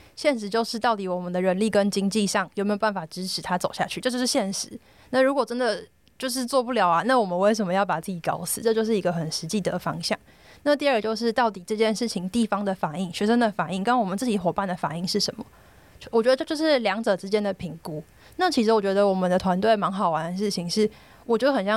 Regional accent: Taiwan; 其实我们台湾人是不够了解的

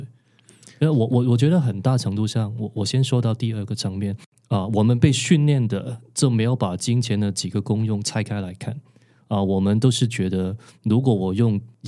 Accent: Hong Kong; 然后是我们香港那边术语都叫强迫金。

